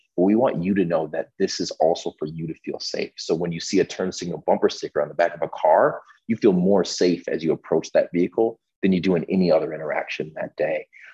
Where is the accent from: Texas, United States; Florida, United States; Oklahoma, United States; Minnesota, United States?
Minnesota, United States; Richfield; So I'm born and raised here in the Twin Cities. I'm from Richfield, Minnesota.